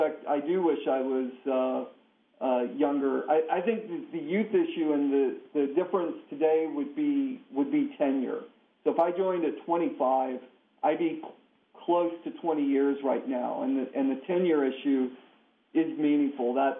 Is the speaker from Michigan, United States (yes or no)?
no; Louisiana, United States; now in Germany; Growing up in Louisiana, I never had a white Christmas.